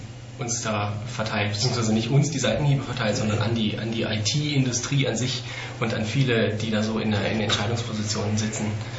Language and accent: German; Munich, Bavaria, Germany; born there; Ursprünglich bin ich ja Münchner, gebürtiger.